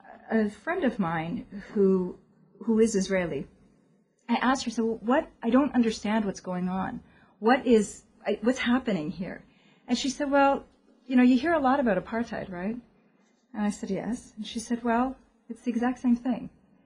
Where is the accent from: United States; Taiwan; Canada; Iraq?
Canada; I was born and raised in Canada